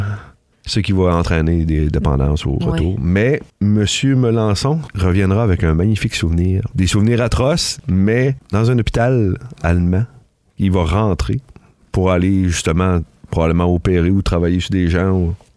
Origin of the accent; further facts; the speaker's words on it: Grande-Vallée, Quebec, Canada; Moi, je ne suis pas natif de Gaspé parce que je suis né à l'hôpital ici. Je suis natif de Grande-Vallée.